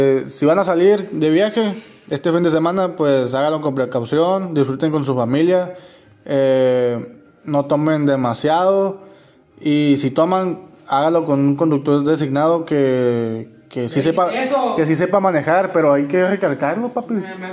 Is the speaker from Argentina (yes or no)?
no; Mexico; Los que somos de México, pues si van a salir, no vayan a tomar mucho